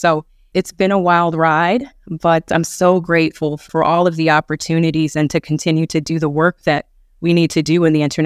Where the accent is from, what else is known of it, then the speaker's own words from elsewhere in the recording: Hampton, Virginia, United States; I am actually from Hampton, Virginia, and as an undergraduate student, I studied Spanish, and in my junior year, I studied abroad in Barcelona in Spain.